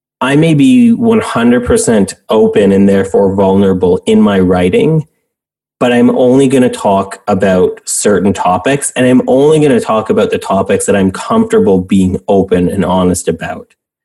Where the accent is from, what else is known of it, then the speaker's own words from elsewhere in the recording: Canada; I'm Canadian as well.